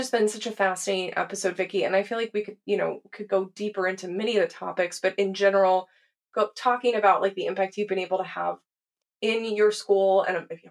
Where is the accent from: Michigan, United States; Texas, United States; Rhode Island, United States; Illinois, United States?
Texas, United States; I mean, first, I grew up in Texas. There was very little curriculum about these things, if anything.